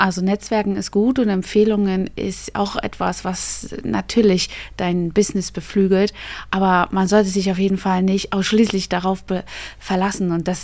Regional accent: Germany; now in Dubai, United Arab Emirates; ich komme aus Deutschland, bin jetzt seit 2 Jahren hier in Dubai

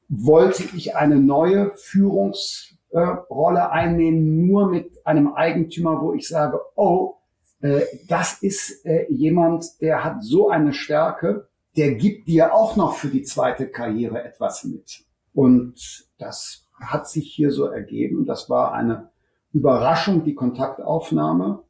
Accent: Rhineland, Germany; ich komme aus dem Rheinland, ich habe zwar viel Familie in Ostdeutschland

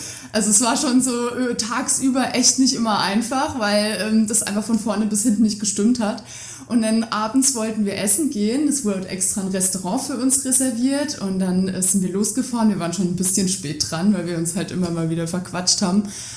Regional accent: Baden-Württemberg, Germany; ich bin in der Ortenau groß geworden, da gehört das dann auch irgendwo dazu.

